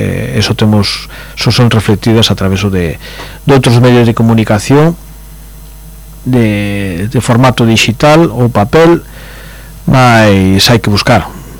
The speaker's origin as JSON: {"language": "Galician", "region": "Galicia", "country": "Spain", "said": "podemos decir como galegos e galegas que no noso país sería votado pola maioría"}